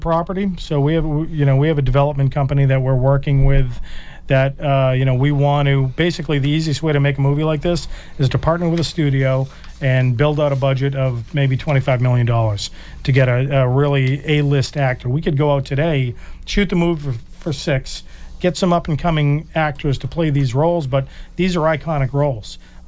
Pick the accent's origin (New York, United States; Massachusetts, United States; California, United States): Massachusetts, United States; Now, growing up on the Cape, you know, that becomes legend, that becomes hearsay.